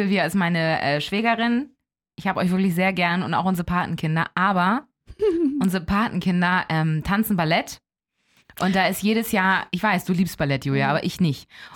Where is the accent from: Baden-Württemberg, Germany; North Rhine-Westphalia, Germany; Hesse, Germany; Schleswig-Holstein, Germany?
Schleswig-Holstein, Germany; Elmshorn; in meiner Heimat Elmshorn, im Elmshorner Stadttheater.